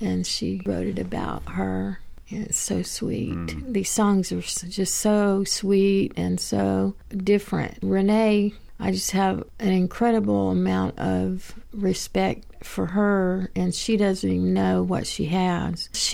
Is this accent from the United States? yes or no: yes; Florida, United States; I didn't feel compelled to move back to my hometown in Florida where my brother is or to St. Pete where my sister is.